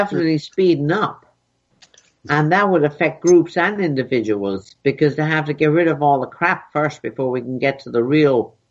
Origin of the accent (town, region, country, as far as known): Ireland